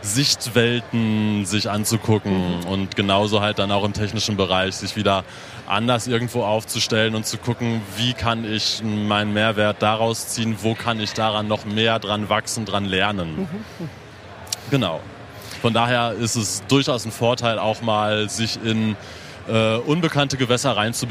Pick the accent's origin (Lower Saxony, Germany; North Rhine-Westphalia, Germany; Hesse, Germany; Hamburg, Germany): Lower Saxony, Germany; Hanover; komme aus Hannover.